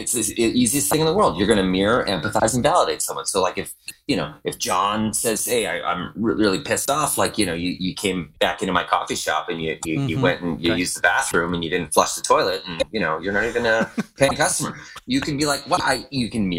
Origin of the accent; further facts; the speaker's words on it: Canada; the one I grew up with sky in Canada.